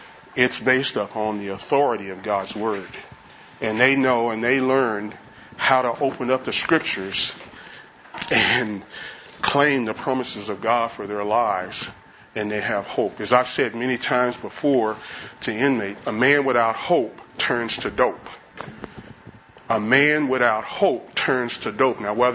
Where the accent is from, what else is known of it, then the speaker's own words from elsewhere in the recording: Dallas, Texas, United States; As I tell people, I'm originally from Dallas.